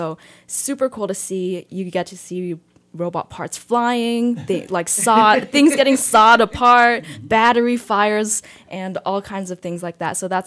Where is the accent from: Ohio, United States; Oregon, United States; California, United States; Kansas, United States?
California, United States; I came from California, and I didn't even know what EOH was